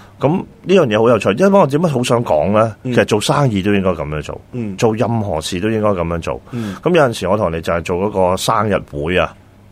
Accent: Hong Kong; 我哋香港人晓执生，其实好憎呢句说话

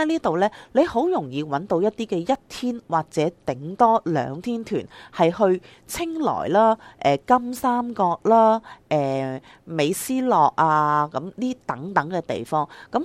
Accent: Hong Kong; 我哋香港人啊，唔慣食呢啲嘢啦。

